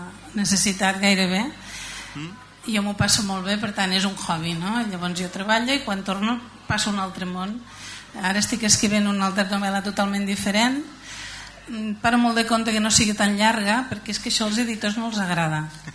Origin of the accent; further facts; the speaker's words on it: Xerta, Catalonia, Spain; also born or lived in Barcelona; jo sóc d'aquí, sóc de Xerta, però també sóc de Barcelona, i a la meva edat ja he fet una barreja de dialectes important